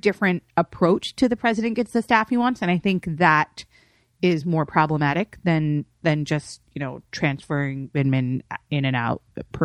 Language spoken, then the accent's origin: English; New York, United States; which as a New Yorker, I'm like, meh.